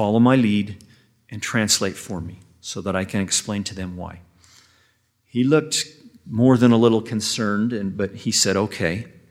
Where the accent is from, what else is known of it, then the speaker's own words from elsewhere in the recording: Utah, United States; moved away; I grew up in Utah, a 6th-generation member of the church.